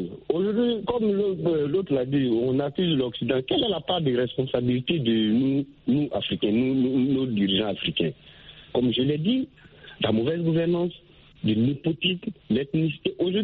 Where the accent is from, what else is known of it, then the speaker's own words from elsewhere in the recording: Côte d’Ivoire; quand on est africain, je prends l'exemple, moi je suis ivoirien